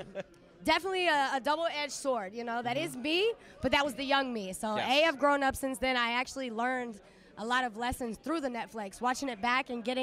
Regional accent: Somerset, Kentucky, United States; also born or lived in Indiana; Yeah, I was born in Somerset, Kentucky, believe it or not. Haven't been there since I was born, but.

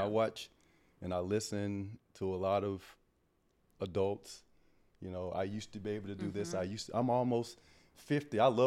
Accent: Brinkley, Arkansas, United States; For me, growing up in Brinkley, Arkansas, I dreamed of playing professional sports.

